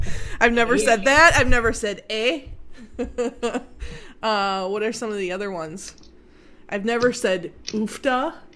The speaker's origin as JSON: {"language": "English", "region": "Minnesota", "country": "United States", "said": "I'm from Minnesota."}